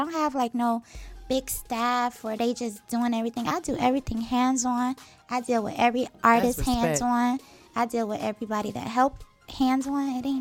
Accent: Aurora, Illinois, United States; I like to be specific. I'm from Aurora. Right. So Aurora is still the biggest city outside of Chicago in Illinois.

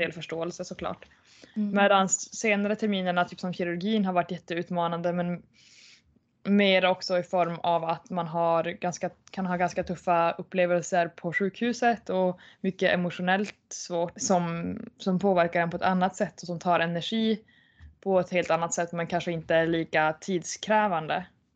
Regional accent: Luleå, Norrbotten County, Sweden; Då jag växte upp i Luleå

